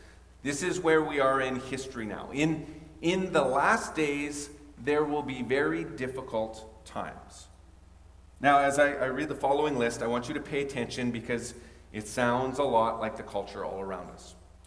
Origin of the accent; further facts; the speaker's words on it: Alberta, Canada; I grew up in Alberta. My experience of the lake was you could walk a mile out and maybe your knees would get wet